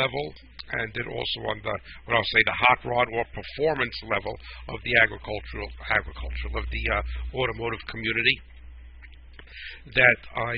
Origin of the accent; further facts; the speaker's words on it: New Jersey, United States; accent: New Jersey; So to everyone in Australia, I apologize for killing your names with my New Jersey accent.